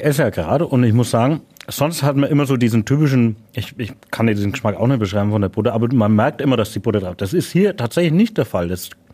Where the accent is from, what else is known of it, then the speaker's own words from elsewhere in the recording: Küps, Bavaria, Germany; ich komme ja aus Küps, aus dem Landkreis, südlichen Landkreis Kronach